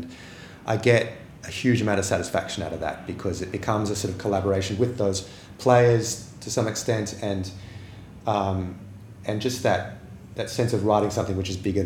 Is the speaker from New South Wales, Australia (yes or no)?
yes; New South Wales, Australia; Yeah, I was born here. I grew up just out of Sydney in quite an unusual way. We didn't have electricity and we were living in the bush.